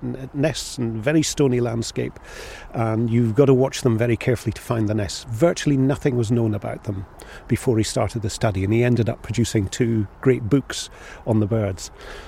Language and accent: English; Scotland, United Kingdom; I was brought up in Sutherland.